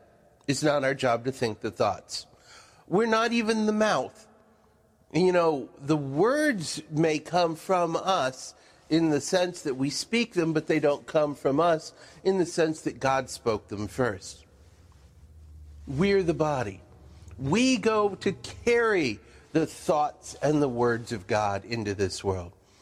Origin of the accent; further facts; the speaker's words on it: United States; and of course, as an American, we are very much driven by the notion of excellence.